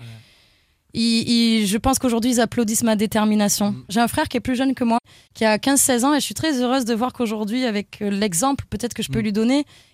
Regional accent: Avignon, Provence-Alpes-Côte d'Azur, France; now in Paris, France; je me revois quitter ma ville natale, Avignon

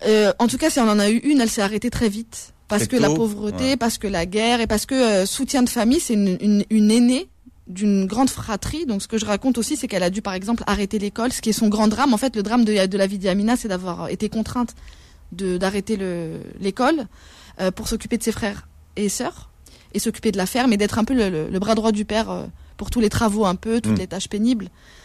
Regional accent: France; Quand je pense à mes parents, c'était des sujets coloniaux. Et moi, je suis une citoyenne française

